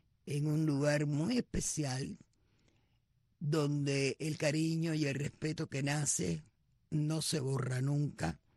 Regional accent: Cuba; somos mujeres de Cuba.

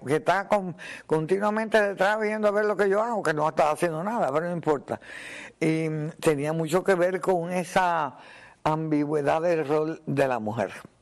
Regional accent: Baracoa, Guantánamo, Cuba; Yo me acuerdo que una vez en el pueblo de mi madre, donde yo me crié, en Baracoa

